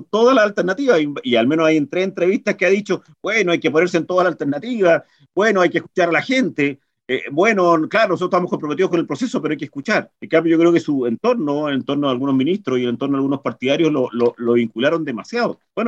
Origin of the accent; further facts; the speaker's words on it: Chile; como chilenos